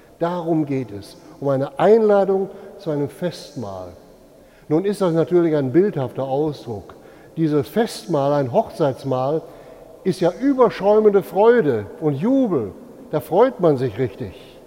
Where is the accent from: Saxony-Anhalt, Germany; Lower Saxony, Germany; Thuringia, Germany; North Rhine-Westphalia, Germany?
North Rhine-Westphalia, Germany; zu meiner Kinderzeit gab es bei uns im Münsterland einen Brauch